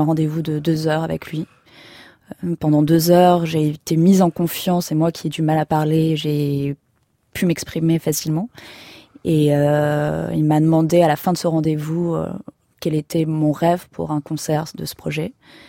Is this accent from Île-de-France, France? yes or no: no; Provence-Alpes-Côte d'Azur, France; Puisque je viens des Alpes-Maritimes, je pense que ça vient de là.